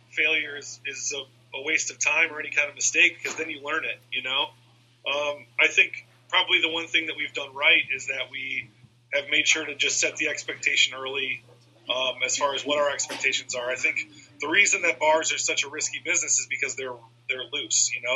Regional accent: Iowa, United States; my high school friends, who I grew up with in Iowa, got married a few years before that.

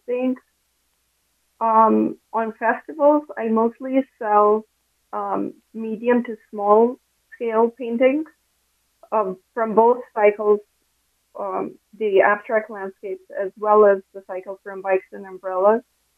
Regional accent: Kosovo; English is a second language; now in Buffalo, United States; I'm originally from Kosovo, a small country in Europe.

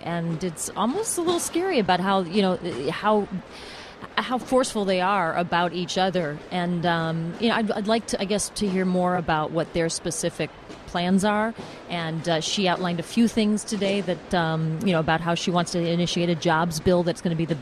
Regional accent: United States; being here in this room and being fortunate enough to be here, as an American, as a woman

